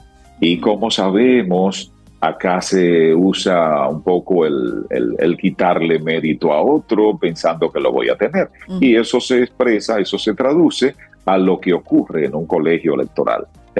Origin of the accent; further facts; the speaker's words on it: Dominican Republic; Y la nota que tenemos como República Dominicana es mala.